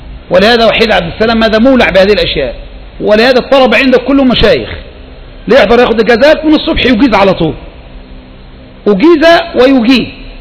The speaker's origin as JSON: {"language": "Arabic", "country": "Egypt"}